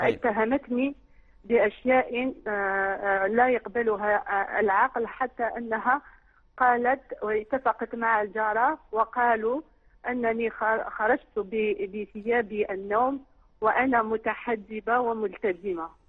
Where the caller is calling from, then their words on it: Algeria; انا اسمي من الجزائر